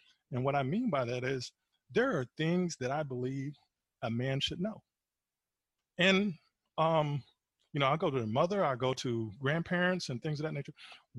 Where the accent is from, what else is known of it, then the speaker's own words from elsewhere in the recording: the South, United States; Because growing up in the South, you know, a lot of Southern traditions